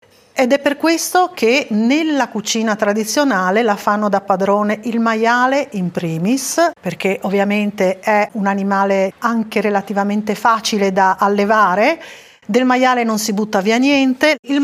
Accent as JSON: {"language": "Italian", "town": "Tarvisio", "region": "Friuli-Venezia Giulia", "country": "Italy", "tie": "born or raised there", "said": "Siamo cresciuti insieme a Tarvisio."}